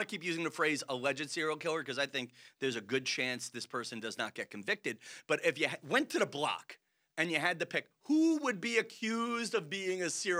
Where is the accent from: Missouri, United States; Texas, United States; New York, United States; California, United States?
New York, United States; Massapequa; I'm willing to make fun of my hometown of Massapequa, Long Island.